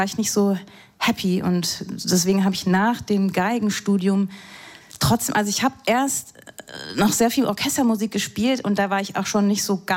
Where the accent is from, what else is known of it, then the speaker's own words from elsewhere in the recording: Southern Germany, Germany; Ja, also ich bin aufgewachsen in Süddeutschland, da habe ich einfach meine Kindheit verbracht